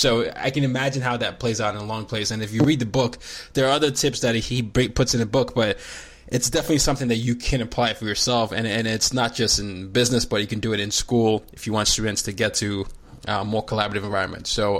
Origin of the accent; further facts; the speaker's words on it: Nigeria; as I am a Nigerian and I grew up in five countries